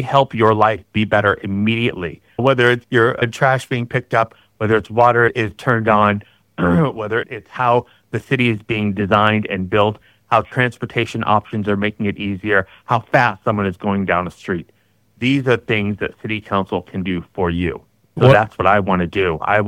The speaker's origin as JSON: {"language": "English", "town": "Brook Park", "region": "Ohio", "country": "United States", "tie": "born or raised there", "also_born_or_lived": "Fort Sill, Oklahoma", "said": "outside of Cleveland in the suburbs of Brook Park. And that's where I basically grew up from 7 on. I was born in Oklahoma on Fort Sill."}